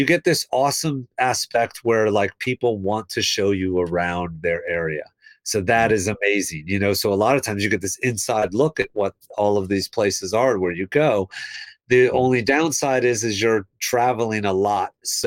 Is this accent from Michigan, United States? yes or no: no; Virginia, United States; growing up in Virginia where I grew up, and like, you know, putting on … in your car and blasting it while you're driving it around